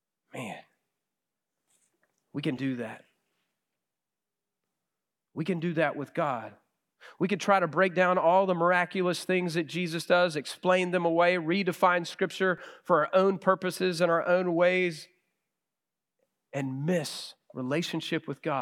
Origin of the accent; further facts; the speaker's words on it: Llano, Texas, United States; I grew up with him in Llano, Texas, and he was a good friend of mine.